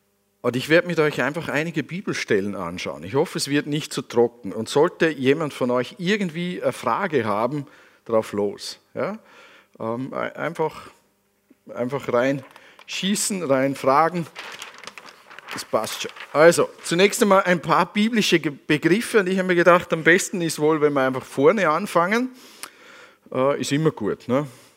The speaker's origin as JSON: {"language": "German", "country": "Switzerland", "said": "als Schweizer mit dem scharfen SZ-Dingsbumster"}